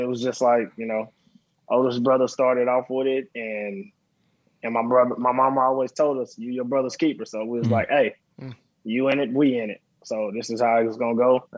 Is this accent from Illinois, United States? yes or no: no; Dallas, Texas, United States; Dallas, Texas.